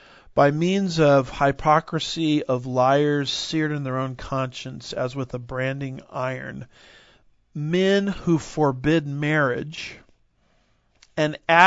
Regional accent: Texas, United States; boy, that hurts because I'm a Texan and I love my local steakhouses.

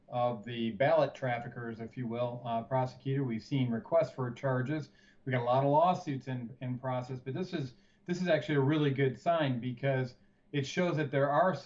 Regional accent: Michigan, United States; company is one of the top 10 Department of Homeland Security and Department of Defense contractors in my home state of Michigan.

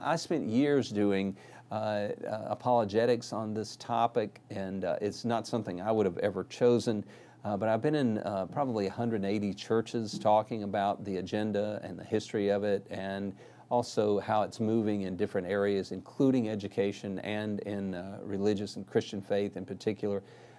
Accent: Birmingham, Alabama, United States; Now, when I'm from Birmingham, Alabama, a place where a lot of people would have thought this stuff would have never found a footing

